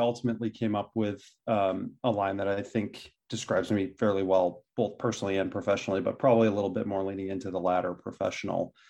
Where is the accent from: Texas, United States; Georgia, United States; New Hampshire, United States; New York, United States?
New York, United States; Syracuse; now in Boston, United States; It's in a small market, Syracuse, New York, which is actually where I'm from, my hometown, before I relocated here to Boston.